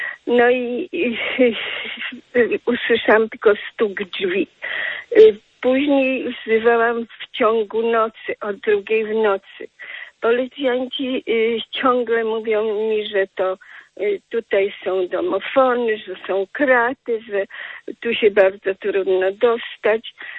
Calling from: Warsaw, Masovian Voivodeship, Poland; Jestem z Warszawy. Ja nie byłam 35 lat w Polsce. Wróciłam do swojego dawnego mieszkania.

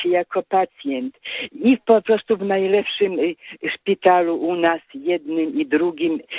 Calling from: Katowice, Silesian Voivodeship, Poland; Ja z Katowic dzwonię, ze Śląska, ze stolicy naszego Śląska.

